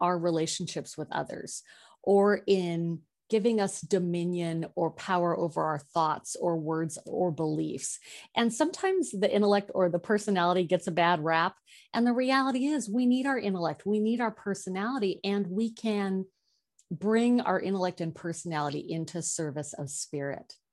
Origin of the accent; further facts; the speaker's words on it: Olympia, Washington, United States; also born or lived in Anchorage, United States; from an intellectual mind, I might say, well, I come from Olympia, or I was born in Anchorage.